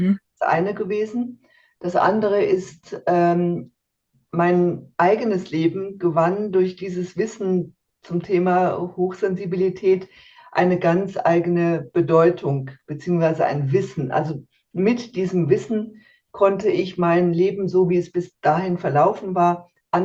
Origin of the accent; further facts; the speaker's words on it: Germany; moved away as an adult; now in Switzerland; Also grundsätzlich bin ich erstmal in Deutschland aufgewachsen, geboren und aufgewachsen und bin dann aber mit Anfang 30 in die Schweiz gezogen, weil mein Mann hier eine Arbeitsstelle bekommen hat. Hier sind meine Kinder aufgewachsen